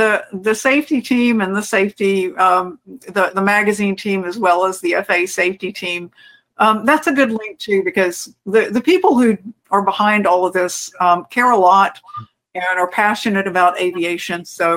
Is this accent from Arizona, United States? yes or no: yes; Phoenix, Arizona, United States; photo on one of my voyages into and out of Phoenix Sky Harbor, because I think I happen to be partial to my hometown tower.